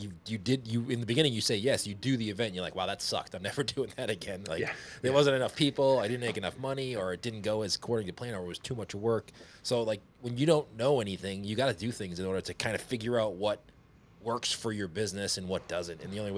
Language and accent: English; Boston, Massachusetts, United States; Cause you know, I'm from Boston, so similar weather to what you're